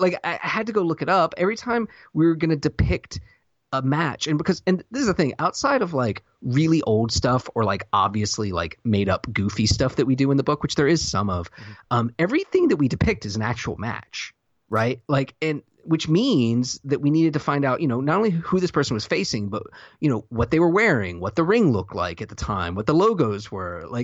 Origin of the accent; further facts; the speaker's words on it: the South, United States; I have no idea. I'm from the South, Josh.